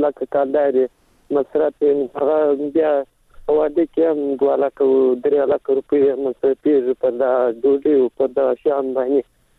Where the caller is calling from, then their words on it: Helmand, Afghanistan; سلام د هلمند